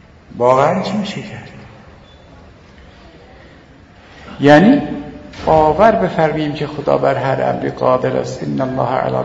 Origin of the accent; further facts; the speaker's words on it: Bahar, Hamadan, Iran; گفتم اهل همدانم. از خودش اطرافش گفتم از بهارم.